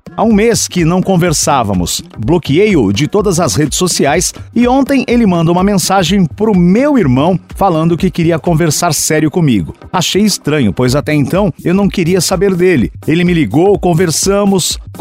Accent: Belo Horizonte, Minas Gerais, Brazil; Tenho 19 anos, sou de BH.

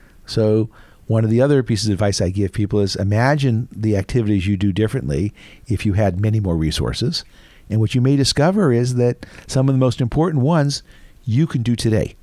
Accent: New Haven, Connecticut, United States; So I'm from New Haven, where everything is pizza.

